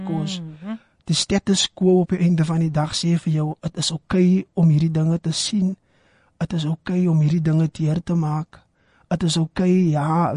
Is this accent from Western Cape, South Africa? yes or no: yes; Western Cape, South Africa; soos ek groot geword het in Verhullepark, jy weet, en ek dink reg oor die Skaap, die Kaapse Skiereiland